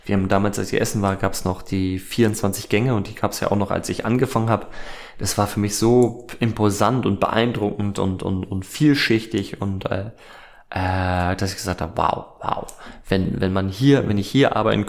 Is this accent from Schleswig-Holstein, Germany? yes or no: yes; Schleswig-Holstein, Germany; Als Schleswig-Holsteiner